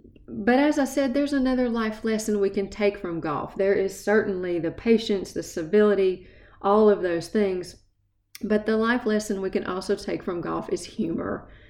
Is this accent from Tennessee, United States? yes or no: yes; Tennessee, United States; accent: East Tennessee; So that's my East Tennessee accent for you.